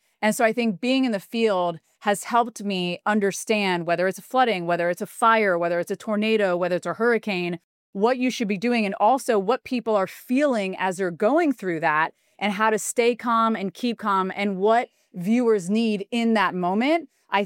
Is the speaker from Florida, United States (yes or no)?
yes; West Palm Beach, Florida, United States; I grew up in West Palm, but of course it came down into Homestead and whatnot.